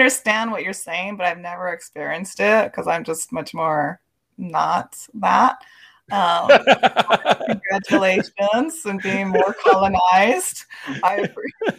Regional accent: East Los Angeles, California, United States; I am from East LA. I'm born and raised here, third generation.

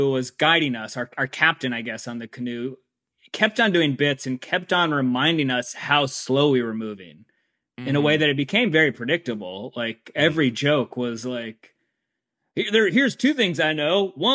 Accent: San Diego, California, United States; Yeah, I'm from San Diego, so we're close down there to Anaheim.

